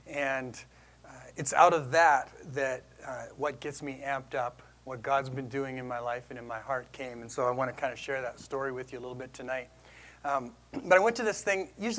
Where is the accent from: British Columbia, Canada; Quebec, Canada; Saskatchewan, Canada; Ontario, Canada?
Saskatchewan, Canada; I said, oh, I'm a Canadian. More specifically, I'm a prairie boy. More specifically than that, I'm a Saskatchewan native. I'm a small town boy